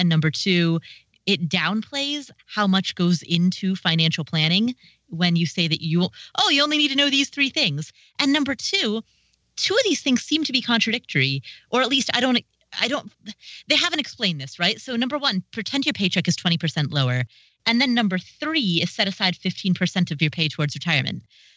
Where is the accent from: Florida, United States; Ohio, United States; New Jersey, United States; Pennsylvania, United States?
Ohio, United States; Cincinnati; in terms of like the experience of a kid growing up in Cincinnati, that's what I always heard about my city.